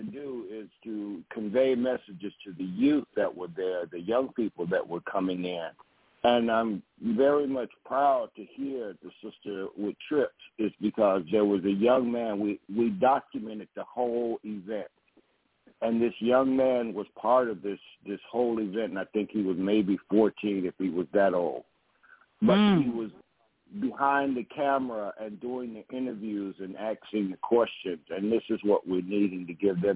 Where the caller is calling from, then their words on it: DeKalb, Illinois, United States; I am calling you from DeKalb, Illinois. I'm originally from. I'm here. I'm at my mom's.